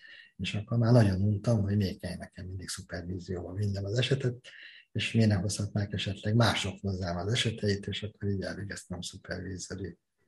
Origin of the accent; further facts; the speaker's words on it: Kecskemét, Bács-Kiskun, Hungary; Én kecskeméti vagyok, innen jártunk fel Budapestre